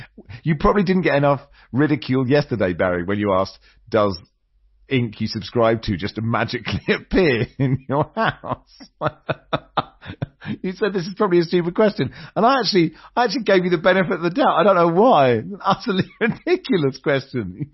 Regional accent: Hong Kong; She fostered my love of football. Growing up in Hong Kong, she let me get up in the middle of the night to watch the 1981 FA Cup final between Manchester City and Spurs.

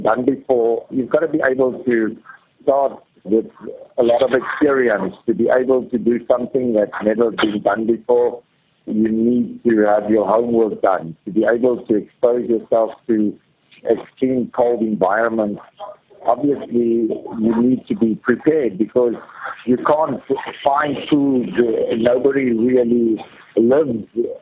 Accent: South Africa; I think that growing up in South Africa and then eventually coming to the University of Stellenbosch

